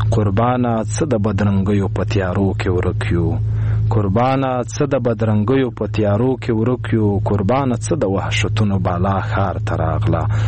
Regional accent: Khost, Afghanistan; born or raised there

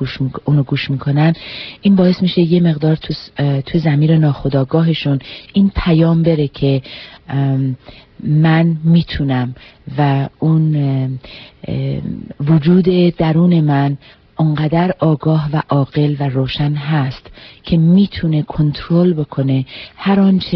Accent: Iran; now in United States; من ایرانی هستم

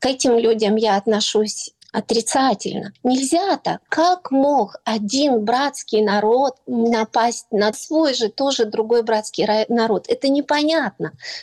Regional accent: Mariupol, Donetsk Oblast, Ukraine; first language uk; Russian is a second language; я говорю на русском языке, потому что я, в общем-то, с Мариуполя, с Донбасса, там были русскоговорящие люди. Но украинский язык — это мой родной язык, я люблю его, я могу говорить на украинском языке.

